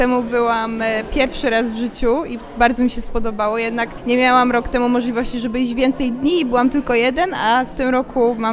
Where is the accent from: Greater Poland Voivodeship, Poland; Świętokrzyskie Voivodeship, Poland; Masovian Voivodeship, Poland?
Greater Poland Voivodeship, Poland; Odolanów; Po pierwsze, pochodzę tutaj z Odolanowa, więc zdecydowanie jest mi ona najbliższa.